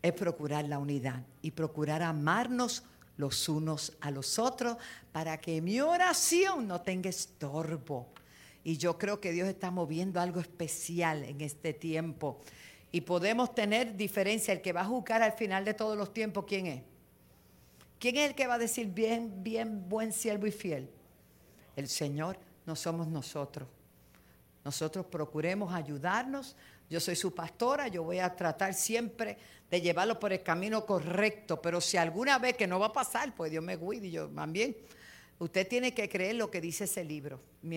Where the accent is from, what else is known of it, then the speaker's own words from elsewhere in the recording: Puerto Rico; yo vivo en una ciudad, yo soy de La Loza